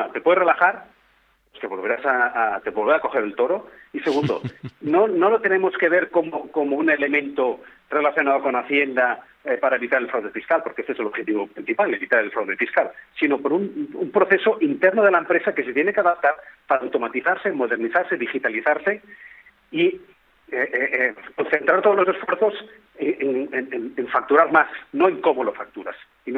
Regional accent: Spain; ya sabemos cómo somos los españoles

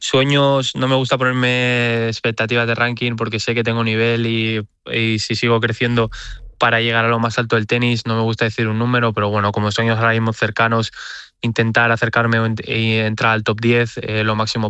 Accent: Spain

